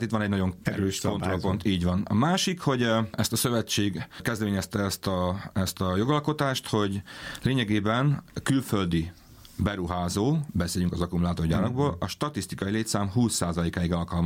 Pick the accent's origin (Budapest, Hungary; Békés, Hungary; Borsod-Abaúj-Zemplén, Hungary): Békés, Hungary; Én Békés megyei vagyok